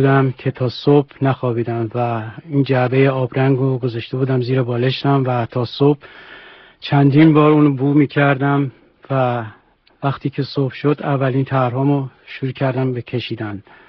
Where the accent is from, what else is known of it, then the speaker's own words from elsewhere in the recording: Tehran, Tehran Province, Iran; also born or lived in Shiraz; خود من بزرگ شده تهران هستم. دقیقا در خیابان امیرکبیر کوچه سراج الملک بزرگ شدم و دوران کودکیمو در اونجا گذروندم.